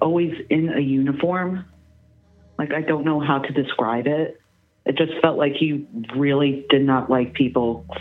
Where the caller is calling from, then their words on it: New Jersey, United States; I'm calling from New Jersey.